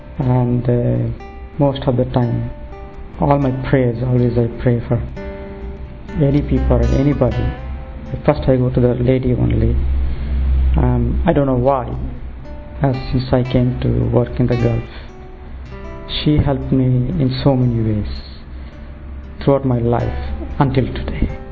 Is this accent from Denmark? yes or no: no; India; now in United Kingdom; Originally, I'm from India. At the moment, I'm living in UK.